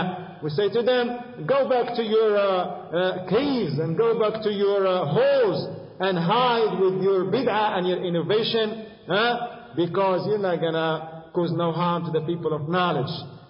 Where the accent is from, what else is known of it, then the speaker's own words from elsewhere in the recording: Morocco; See, I'm from Morocco